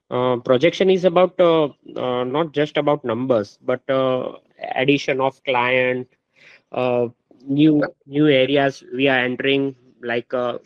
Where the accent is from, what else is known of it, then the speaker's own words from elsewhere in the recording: Mumbai, Maharashtra, India; from Mumbai, and I am one of your investors.